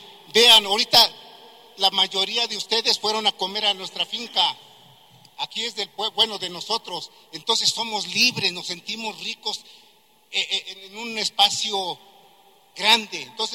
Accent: Mexico; también nosotros tenemos que hacer valer nuestra presencia como mexicanos

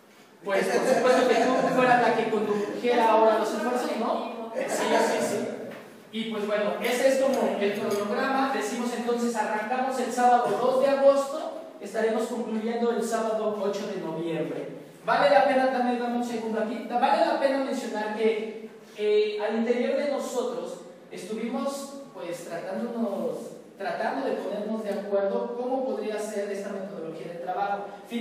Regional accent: Santo Tomás Ajusco, Mexico City, Mexico; Nosotros somos de Santo Tomás Ajusco

